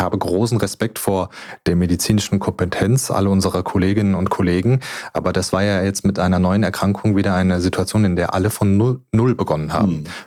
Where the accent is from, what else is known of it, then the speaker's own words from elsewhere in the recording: Hesse, Germany; Ich bin eigentlich aus der Region Darmstadt, aus Funkstadt, um genau zu sein, also ein Hesse.